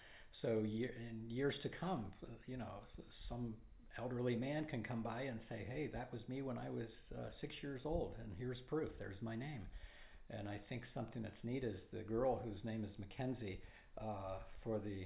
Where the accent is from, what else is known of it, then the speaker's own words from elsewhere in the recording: Westerville, Ohio, United States; I'm a sculptor from Westerville, Ohio.